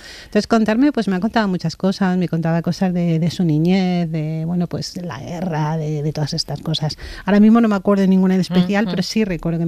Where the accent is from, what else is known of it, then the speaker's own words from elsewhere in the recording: Madrid, Community of Madrid, Spain; he vivido dos veces en el mar, yo soy de Madrid.